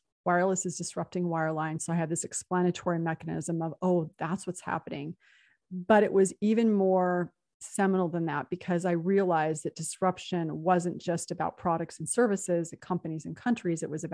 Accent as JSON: {"language": "English", "town": "San Jose", "region": "California", "country": "United States", "tie": "born or raised there", "said": "I grew up in San Jose, California. For those of you who know the Bay Area, I grew up in Almaden. I went to Leland High School."}